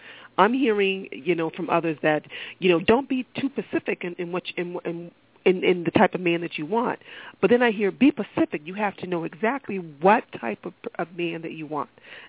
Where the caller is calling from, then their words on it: Boston, Massachusetts, United States; Hello, ladies. … I'm calling from Boston.